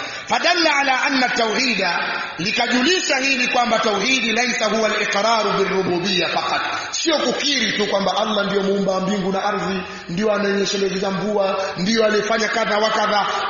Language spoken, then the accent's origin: Swahili; Songwe, Tanzania; huku sio sana, kule kwetu wapo, mkoa wa Songwe una makanisa zaidi ya 1000.